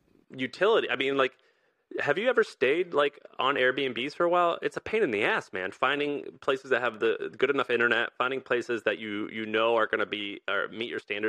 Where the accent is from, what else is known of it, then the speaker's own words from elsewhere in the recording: Missouri, United States; I grew up in Missouri, okay?